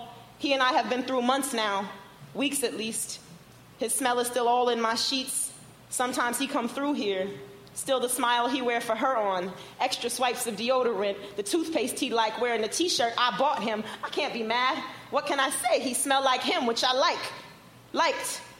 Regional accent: Oakland, California, United States; I'm from Oakland, California.

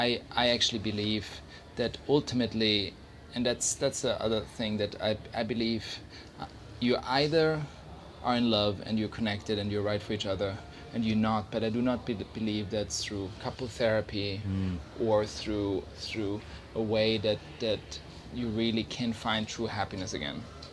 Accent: Switzerland; I grew up in Switzerland in the mountains and I didn't have a lot of friends growing up. It was very sort of isolated.

